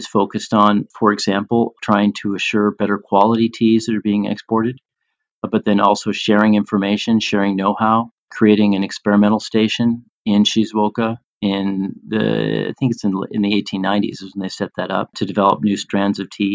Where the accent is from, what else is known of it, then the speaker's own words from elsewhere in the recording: United States; And so here I am as an American.